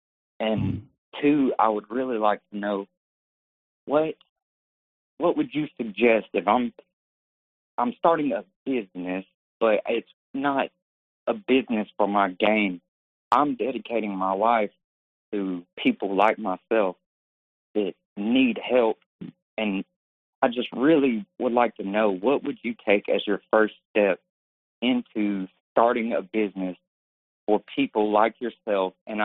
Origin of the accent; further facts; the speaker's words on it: Alabama, United States; I went to a rehab in Alabama. I'm from Alabama and got off of fentanyl and meth.